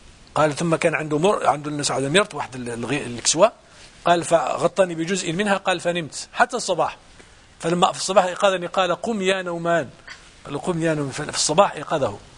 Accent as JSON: {"language": "Arabic", "town": "Tangier", "region": "Tanger-Tetouan-Al Hoceima", "country": "Morocco", "said": "رأيت مرة بأم عيني خيمة عظيمة ضربت أمام إحدى المساجد عندنا في المغرب"}